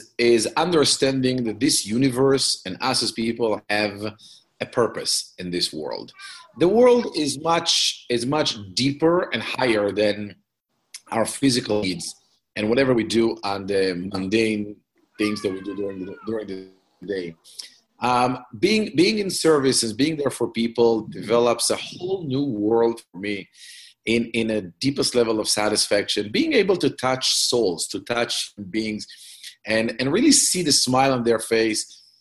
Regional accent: Israel; now in United States; I was born and raised in Israel, and I'm married for 29 years, four kids, four grandkids.

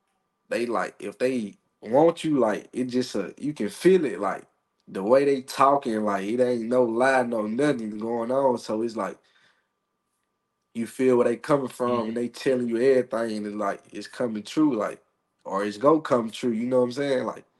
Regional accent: Philadelphia, Mississippi, United States; I'm from Philadelphia, Mississippi. I went to Neshoba Central High School.

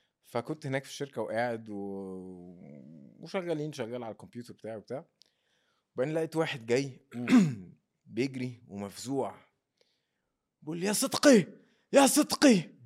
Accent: Egypt; ما حدش بيعرف ان انا مصري يعني

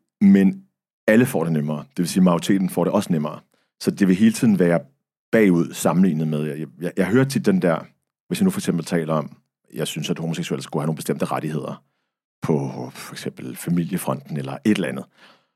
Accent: Middelfart, Region of Southern Denmark, Denmark; jeg voksede op i Middelfart på Fyn, hvor at vi var de eneste araber, ikke bare på vejen, men i hele byen på det tidspunkt.

